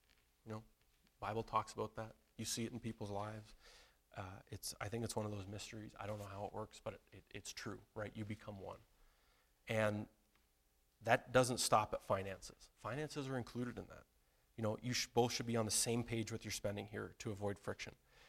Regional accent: Canada; So I'm from Canada.

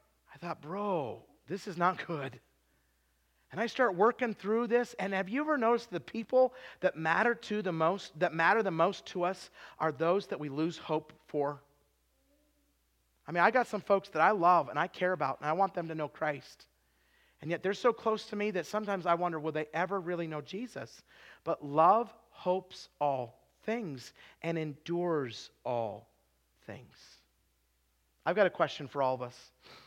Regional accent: Utah, United States; I mean, I'm from Utah, okay?

